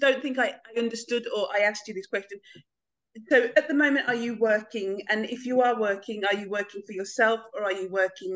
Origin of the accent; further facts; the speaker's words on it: United Kingdom; and I'm a Brit myself